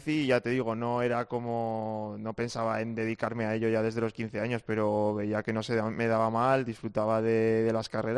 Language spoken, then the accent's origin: Spanish; Jaca, Aragon, Spain; also born or lived in Zaragoza; nací en Zaragoza, pero he vivido siempre toda mi vida en Jaca y mi madre es de Zaragoza y luego mi padre es de un pueblo de Burgos.